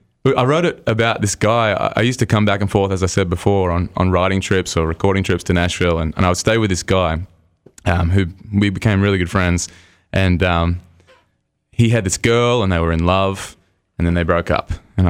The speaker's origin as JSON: {"language": "English", "town": "Newcastle", "region": "New South Wales", "country": "Australia", "tie": "born or raised there", "said": "when I saw a guy play in my hometown of Newcastle, a couple of hours north of Sydney"}